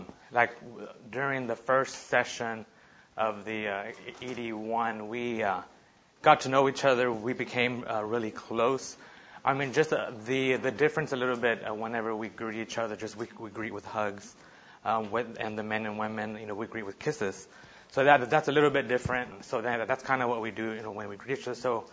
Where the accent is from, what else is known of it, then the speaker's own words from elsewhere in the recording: Dallas, Texas, United States; I grew up in Dallas, Texas, and around 8 or 9, I came to know the Lord through salvation and baptism.